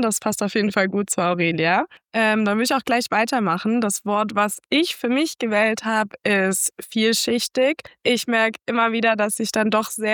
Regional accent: Baden-Württemberg, Germany; now in St. Gallen, Switzerland; ich bin 24 Jahre alt. Ich komme aus der Nähe von Stuttgart, also aus Süddeutschland, wohne jetzt aber schon über 5 Jahre primär in der Schweiz, im wunderschönen St. Gallen

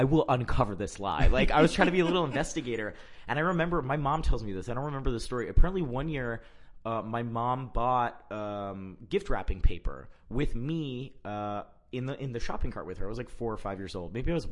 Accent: Orlando, Florida, United States; So I grew up in Central Florida. Mm-hmm. I was born and raised in Orlando.

